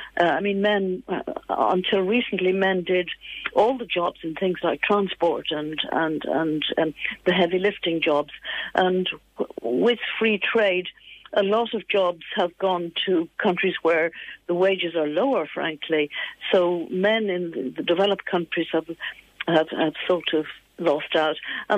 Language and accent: English; Ireland; when I was growing up in Ireland, back in the 1950s and 60s